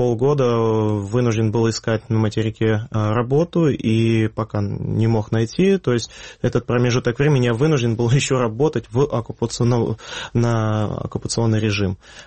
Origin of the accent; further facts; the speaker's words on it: Yevpatoria, Crimea, Ukraine; Я из Евпатории. Более 7 лет работал в Евпатории в администрации